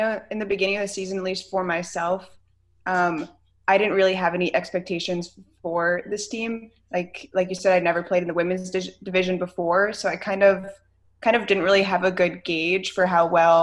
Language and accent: English; Philadelphia, Pennsylvania, United States; Yeah, so I'm from Philly, so when I was in college, I was generally home in Philly for some portion of the summer